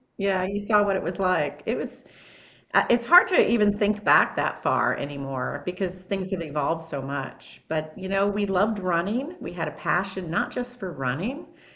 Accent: Winter Park, Florida, United States; John and I grew up in Winter Park, which is just a little past Orlando, but it's just a smaller community.

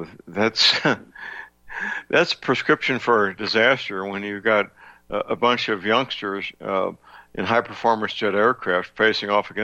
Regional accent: Missouri, United States; we bomb the Middle East from my home state of Missouri routinely

